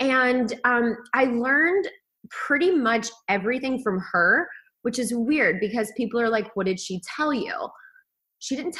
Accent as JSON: {"language": "English", "town": "Kingsport", "region": "Tennessee", "country": "United States", "tie": "born or raised there", "moved": "as an adult", "said": "In Kingsport, Tennessee."}